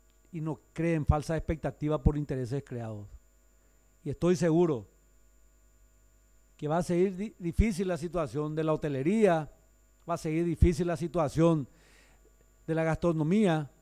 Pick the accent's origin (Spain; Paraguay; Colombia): Paraguay; Yo hasta empate le doy a cualquiera acá como que, como paraguayo y como una persona que ama su país.